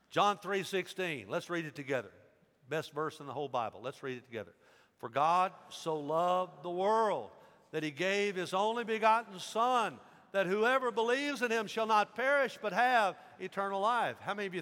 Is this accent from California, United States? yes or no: no; Dyersburg, Tennessee, United States; When I was growing up in Dyersburg, you like my Dyersburg stories, I hope, because I share a lot of them.